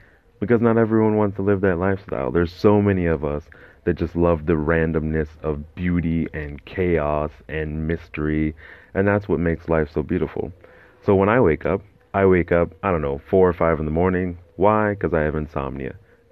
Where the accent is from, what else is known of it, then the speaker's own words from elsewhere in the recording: Japan; when I was growing up in Japan.